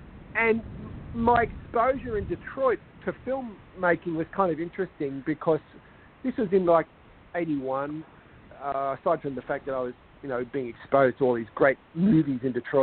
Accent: Australia; I'm this Australian filmmaker.

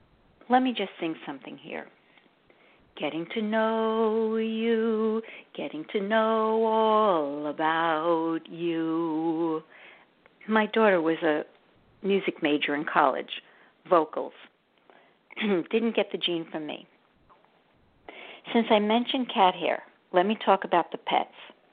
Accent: New York, United States; I grew up on Long Island, New York. It's in the center part of the island. It was characterized by lots of asphalt, gas stations, and strip malls.

